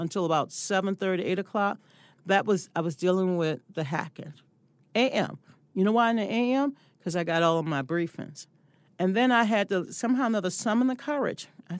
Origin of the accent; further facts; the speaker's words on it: the South, United States; And remember, I'm from the South